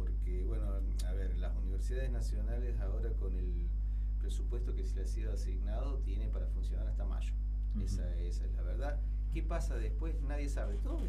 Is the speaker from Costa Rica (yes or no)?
no; La Carlota, Córdoba, Argentina; Yo cuando me vine a estudiar de La Carlota, venía a dedo